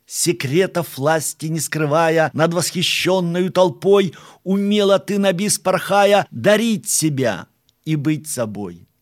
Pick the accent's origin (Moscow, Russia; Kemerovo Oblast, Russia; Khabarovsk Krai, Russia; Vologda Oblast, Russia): Vologda Oblast, Russia; born there; Я родился в Вологодской области, в Никольском районе